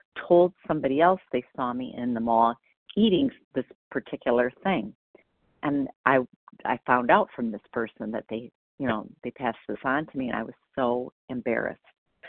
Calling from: Wisconsin, United States; Oh, Wisconsin.

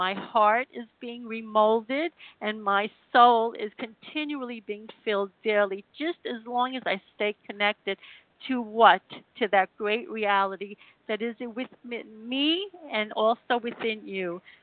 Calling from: Israel; I'm calling from the Holy Land of Israel

